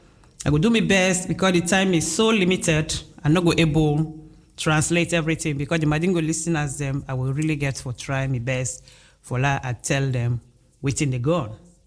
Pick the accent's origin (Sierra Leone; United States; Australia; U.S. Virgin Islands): Sierra Leone; first language Mandingo; English is a second language; I'll be translating it in my mother language because 80% of my listeners are Madingo people. But I try always to say something in English because I was born and grew up in Sierra Leone with illiterate parents